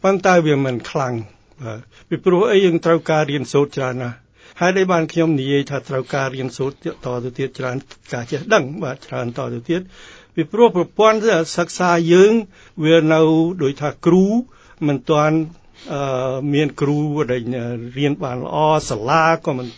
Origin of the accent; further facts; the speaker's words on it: Koh Andaet, Takeo, Cambodia; ខ្ញុំមកពីស្រុកស្រែបាទនៅស្រុកកំពង់ឈូកហ្នឹងស្រុកកំពង់ឈូកកោះអណ្ដែតហ្នឹង